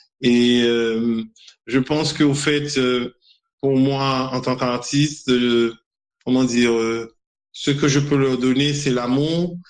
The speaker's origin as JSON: {"language": "French", "country": "Haiti", "tie": "born there", "said": "moi je suis pas africain, c'est vrai, je suis né en Haïti"}